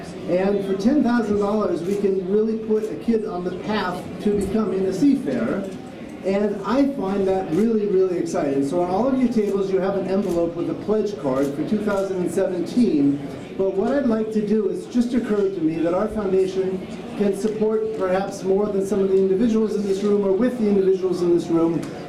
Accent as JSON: {"language": "English", "region": "New York", "country": "United States", "said": "I also know, and it's hard to get as a New Yorker"}